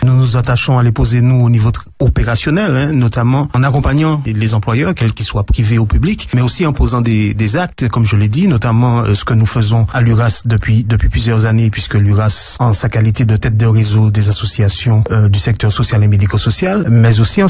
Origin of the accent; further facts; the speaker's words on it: Martinique, France; Et j'en veux pour preuve, notamment chez nous, en Martinique